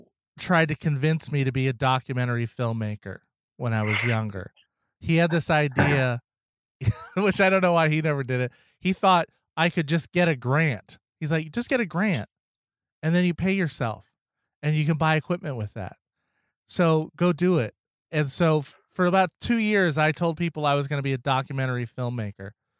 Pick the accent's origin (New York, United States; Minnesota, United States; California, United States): New York, United States; Well, as a New Yorker